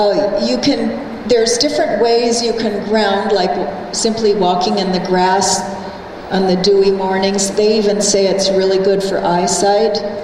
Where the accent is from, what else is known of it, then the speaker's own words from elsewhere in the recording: Hawaii, United States; also born or lived in New York / Los Angeles; I lived in New York at the time, which was something because I was born and raised in Hawaii, so I never thought I would ever move to Los Angeles